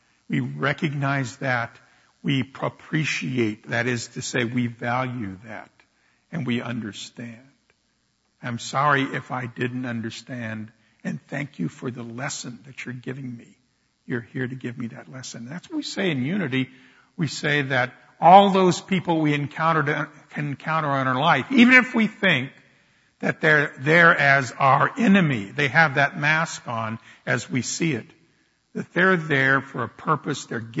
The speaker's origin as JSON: {"language": "English", "town": "Jacksonville", "region": "Florida", "country": "United States", "tie": "born or raised there", "said": "my hometown, Jacksonville."}